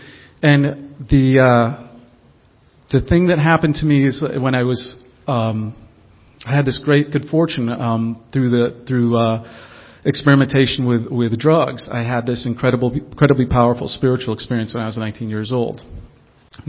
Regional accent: Los Angeles, California, United States; from Los Angeles.

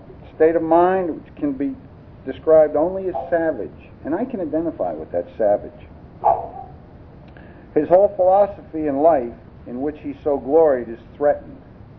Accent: New Jersey, United States; born there; I was born in New Jersey. Okay? And I have kind of like a Yankee sense of humor.

